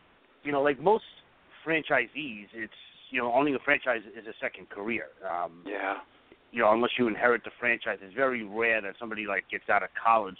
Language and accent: English; New York City, New York, United States; accent: New York; I was born and raised in Brooklyn, right? I can't shake that accent.